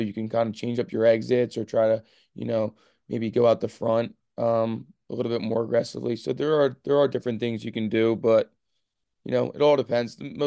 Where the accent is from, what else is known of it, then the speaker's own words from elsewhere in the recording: West Chester, Pennsylvania, United States; I'm from Westchester, Pennsylvania. I started playing for Westchester Lacrosse.